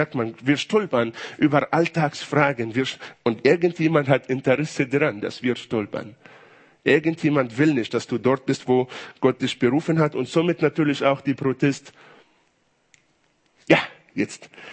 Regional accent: Israel; ich komme aus Israel

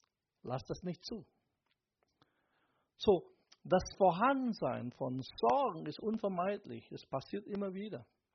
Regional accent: Germany; Diese Gedanken, was wir als Deutsche natürlich sehr gut kennen.

